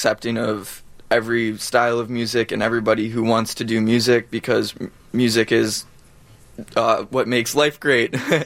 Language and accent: English; Naperville, Illinois, United States; We're from Naperville.